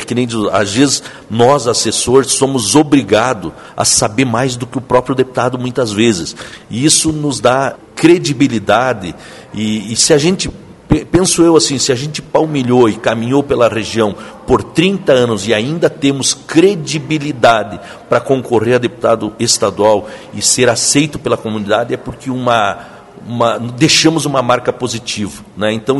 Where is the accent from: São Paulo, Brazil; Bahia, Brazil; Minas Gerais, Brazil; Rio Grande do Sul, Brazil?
Rio Grande do Sul, Brazil; Lagoa Vermelha; now in Passo Fundo, Brazil; Eu moro em Passo Fundo há 30 anos, como falei, e tenho um carinho especial por essa terra. A minha terra já é Lagoa Vermelha, é Passo Fundo, é a região da Amunor, do Nordeste aqui